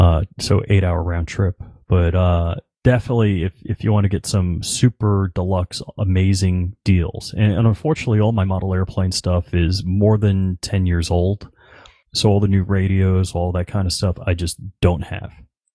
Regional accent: New York, United States; I grew up on Long Island.

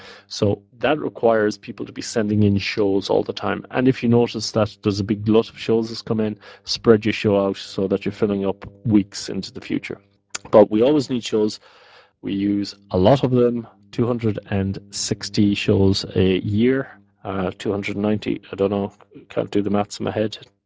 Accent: Ireland; now in Netherlands; Basically, I'm an Irish man living in the Netherlands.

